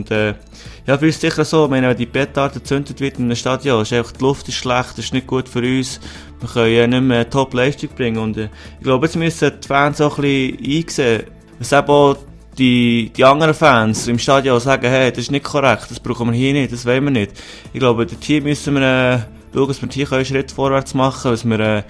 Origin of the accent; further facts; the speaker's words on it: Burgdorf, Bern, Switzerland; ich weiss noch, ich bin in Burgdorf aufgewachsen